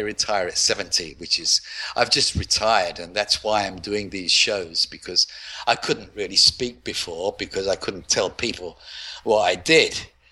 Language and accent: English; London, United Kingdom; now in Australia; I said, where's the furthest way away from London? Because I'm from London. And they said Australia, so that's where I went.